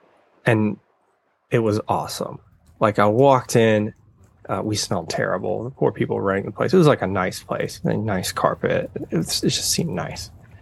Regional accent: United States; I'm American, she's Canadian, so our dumb asses thought, yeah, we just bring tents.

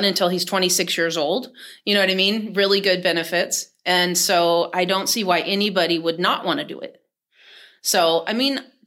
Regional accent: Lathrop, California, United States; No, I was raised in Lathrop.

